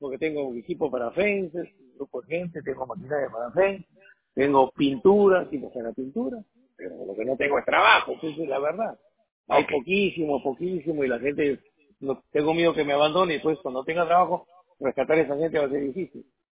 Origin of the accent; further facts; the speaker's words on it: Peru; moved away; porque soy mi país, yo soy peruano